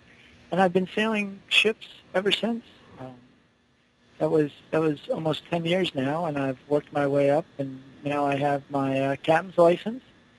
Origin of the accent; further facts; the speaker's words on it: United States; I grew up on the Long Island Sound, and I grew up sailing at a young age.